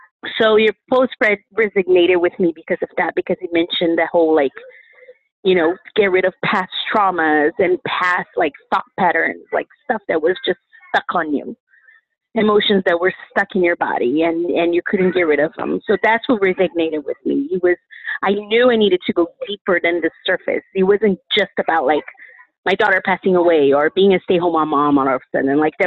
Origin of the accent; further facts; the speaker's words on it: Brazil; born there; English is a second language; moved away as an adult; I am almost 40. I'm going to be 40 in July. I was born in Brazil, moved here when I was 20